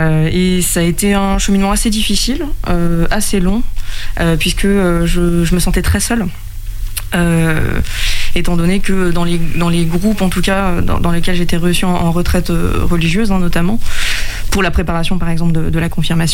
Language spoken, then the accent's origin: French; Angers, Pays de la Loire, France; j'ai 26 ans et je suis angevine, j'ai grandi à Angers. Je viens d'une famille chrétienne, hein, catholique